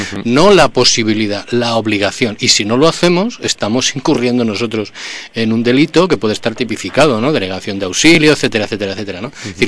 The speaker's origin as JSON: {"language": "Spanish", "town": "Madrid", "region": "Community of Madrid", "country": "Spain", "said": "yo el jueves, como ciudadano madrileño, quiero una de las dos cosas"}